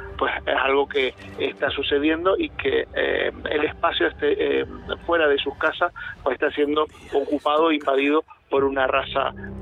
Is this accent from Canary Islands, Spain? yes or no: yes; Santa Cruz de Tenerife, Canary Islands, Spain; Yo soy de Santa Cruz.